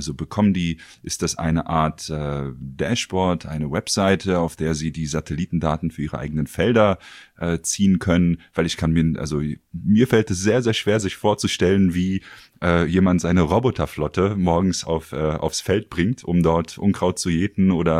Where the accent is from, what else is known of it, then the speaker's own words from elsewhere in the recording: Berlin, Germany; für mich selbst als Berliner